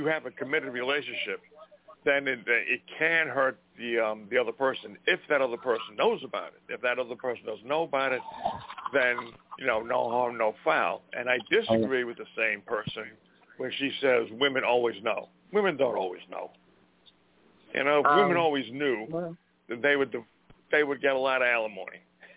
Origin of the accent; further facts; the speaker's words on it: Montana, United States; Yeah, I'm from … from Montana. That's who I am.